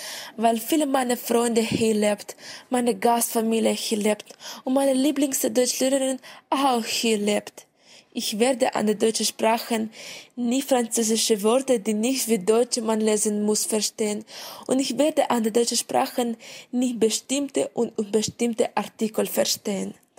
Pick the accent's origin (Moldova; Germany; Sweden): Moldova; German is a second language; ich komme aus Moldawien. Ich habe Deutsch gelernt, weil es obligatorisch in meiner Schule war.